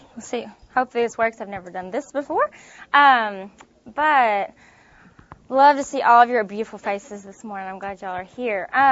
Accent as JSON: {"language": "English", "town": "Somerset", "region": "Kentucky", "country": "United States", "said": "I'm from Somerset, Kentucky, and I went to Georgetown College."}